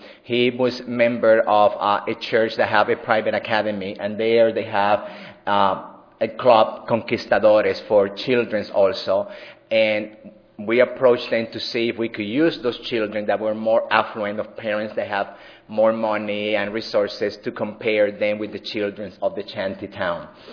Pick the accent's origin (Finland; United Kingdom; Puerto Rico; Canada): Puerto Rico; accent: Puerto Rican; English is a second language; you hear my accent. If you don't learn anything this afternoon, at least you're going to learn to speak English with a Puerto Rican accent, okay?